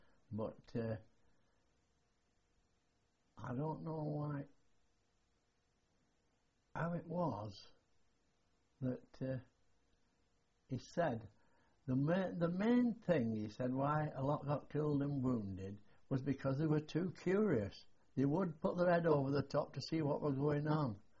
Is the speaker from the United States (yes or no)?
no; Middleton, North West England, United Kingdom; born there; I was born in Middleton, a cotton town north of Manchester, between Manchester and Oldham, and I was one of 10. I was the youngest of 10, actually.